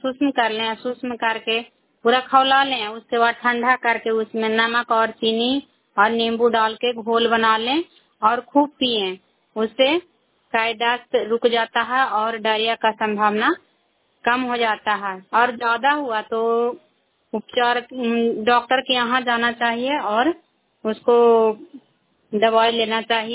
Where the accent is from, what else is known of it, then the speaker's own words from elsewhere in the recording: India; मैं करार ब्लॉक से बिलोंग करती हूँ।